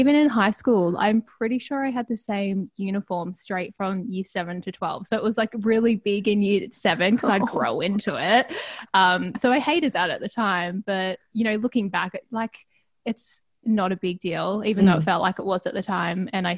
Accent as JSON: {"language": "English", "town": "Ballarat", "region": "Victoria", "country": "Australia", "tie": "born or raised there", "said": "I grew up in Ballarat. Family, mum, dad, got a twin sister, got an older sister, an older brother. So it was the 4 of us kids growing up in, yeah, regional Victoria."}